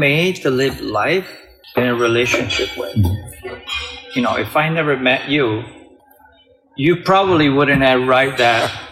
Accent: Palermo, Sicily, Italy; I was born in an island surrounded by ocean. Well, Mediterranean Sea, right? I'm from Palermo, Sicily.

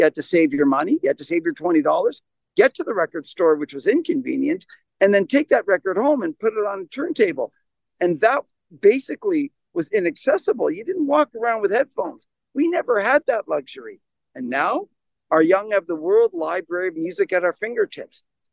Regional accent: Toronto, Ontario, Canada; So really the way it started out was I'm from Toronto, Canada originally.

